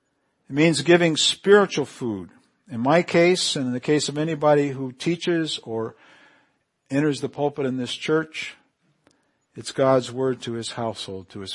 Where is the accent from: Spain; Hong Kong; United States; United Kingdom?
Spain; Canary Islands; Boy, this is one that I remember growing up in the Canary Islands in the 50s.